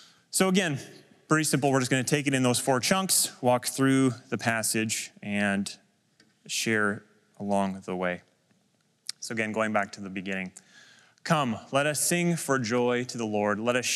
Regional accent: Midwest, United States; maybe I'm just me being that growing up in the Midwest

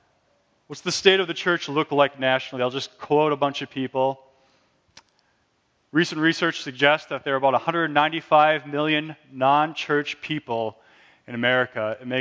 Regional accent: Minnesota, United States; also born or lived in Chicago; I grew up in Minnesota but converted to being a Bears fan after spending about 4.5 years in Chicago.

